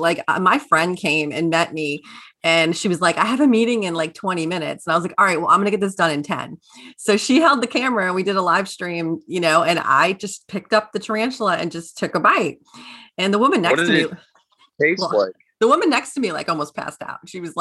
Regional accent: Louisiana, United States; Well, I'm from South Louisiana. We eat gator and all kinds of stuff.

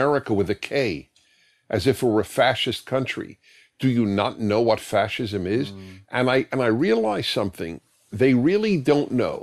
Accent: New York, United States; I grew up in New York. I'm very familiar with that attitude.

